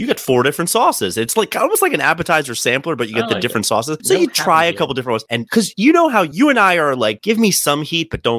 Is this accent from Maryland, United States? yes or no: yes; Maryland, United States; moved away as an adult; guys, I'm from Maryland. I know you're from Nebraska or whatever. Like, we don't get tornadoes.